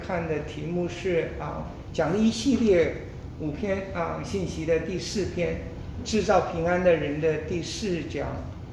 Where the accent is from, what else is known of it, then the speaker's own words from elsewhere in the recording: China; 我们中国人说中国人最喜欢跟人比